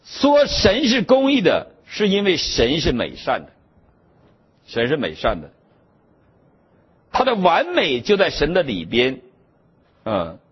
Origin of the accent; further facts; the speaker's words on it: Northeast China, China; 你是哪儿人啊？我们东北的更厉害。